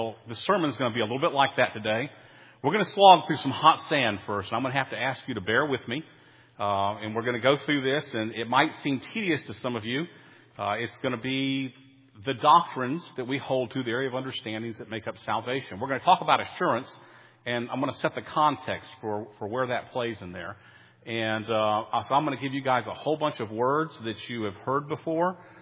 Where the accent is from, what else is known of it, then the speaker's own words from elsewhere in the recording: Fayetteville, North Carolina, United States; when I was a kid, I was growing up in Fayetteville, North Carolina.